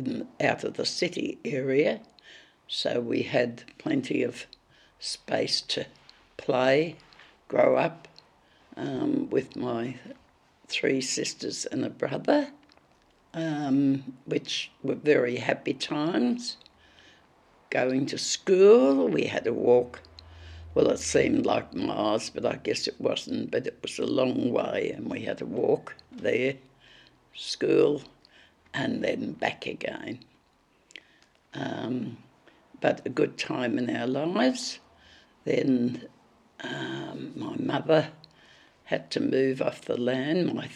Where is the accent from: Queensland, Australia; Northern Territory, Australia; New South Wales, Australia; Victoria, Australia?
Victoria, Australia; Brighton; born there; I was born in Brighton, Victoria.